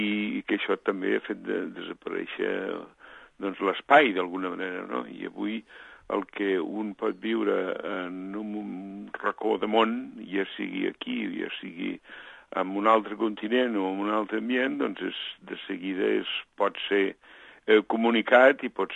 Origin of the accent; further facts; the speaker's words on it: Catalonia, Spain; jo soc de l'Urgell, però més o menys venim del mateix lloc.